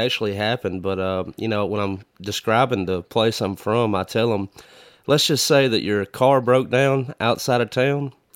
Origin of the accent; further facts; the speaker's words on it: Alabama, United States; now in Mississippi, United States; Dude, I'm from Alabama originally, but I live in Mississippi.